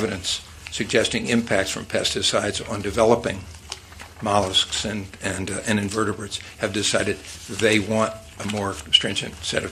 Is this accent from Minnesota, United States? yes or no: no; Harpswell, Maine, United States; I represent the five towns in District 24, Harpswell, which is my hometown, Brunswick, Freeport, North Yarmouth, and Pownall.